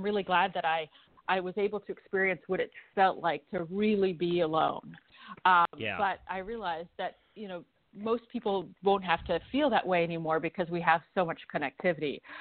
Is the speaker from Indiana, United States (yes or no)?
no; Lexington, Massachusetts, United States; I grew up in Lexington, which is a town right outside of Boston. So I've kind of come full circle in coming back to Harvard.